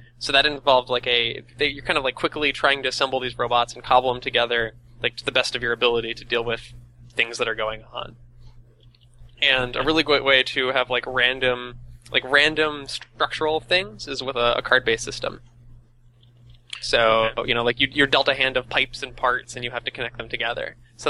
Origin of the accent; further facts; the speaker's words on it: United States; as an American, that really, you know, that we learn a lot about and is sort of cool is American history and the Civil War.